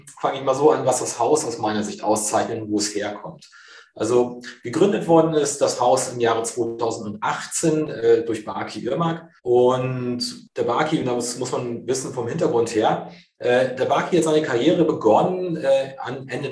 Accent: Lower Saxony, Germany; born there; now in Hamburg, Germany; in meiner alten Heimat, gebürtig komme ich aus der Nähe von Cuxhaven

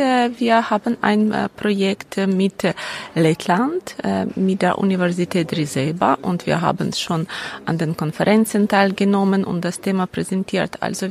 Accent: Ukraine; ich komme aus der Ukraine. Ich arbeite an der Westukrainischen Nationalen Universität

